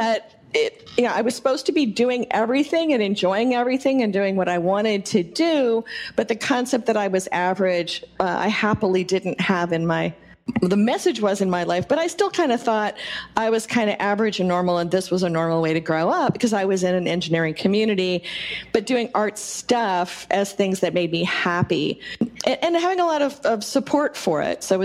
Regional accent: California, United States; also born or lived in Orange County; I grew up in the Bay Area near Sunnyvale. And then I moved in high school down to Orange County in California

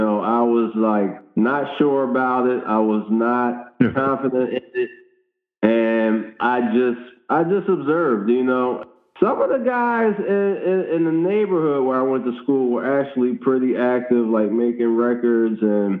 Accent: Philadelphia, Pennsylvania, United States; I grew up in Philadelphia.

